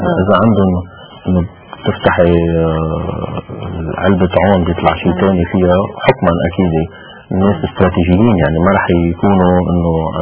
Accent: Lebanon; صدقيني كانت اليوم أول شيء نحن كلبنانيين حنغار من الديمقراطية السورية

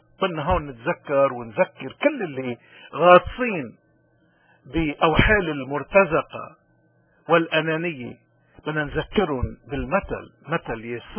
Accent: Lebanon; من هون نحن كلبنانيين أي حدا بيحاول يوقعنا بالتجربة مفروض نكون محصنين بالإيمان حتى ما نوقع

